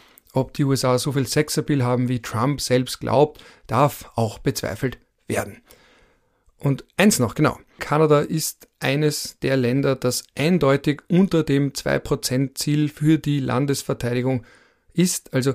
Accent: Austria; das sage ich jetzt als Österreicher

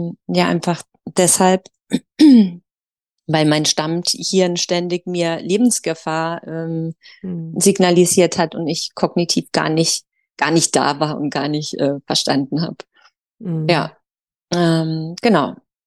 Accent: Freiburg, Baden-Württemberg, Germany; born there; ich bin jetzt 46 Jahre. Ich wohne in Freiburg ich bin in Freiburg geboren.

